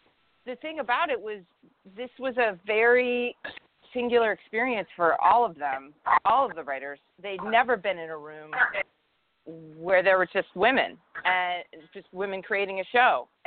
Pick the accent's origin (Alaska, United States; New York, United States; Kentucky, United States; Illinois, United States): Illinois, United States; Chicago; I come from Chicago. I'm a playwright, and so I came from that world